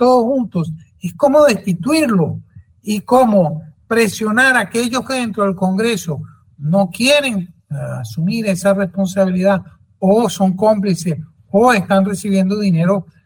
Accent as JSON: {"language": "Spanish", "country": "Venezuela", "said": "Yo como venezolano veo que está pasando exactamente lo mismo en Colombia"}